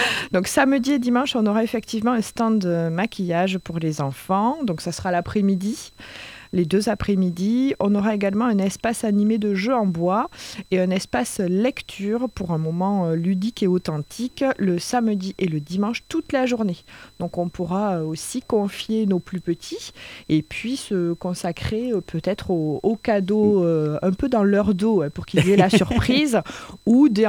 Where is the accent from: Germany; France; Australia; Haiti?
France; south of France; accent: southern; avec mon accent du sud, je vais essayer de réchauffer l'ambiance